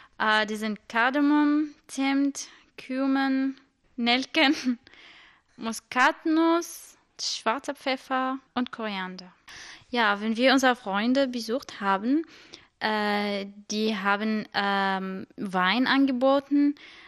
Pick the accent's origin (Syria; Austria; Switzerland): Syria; German is a second language; now in Germany; ich komme aus Syrien und ich bin Muslime.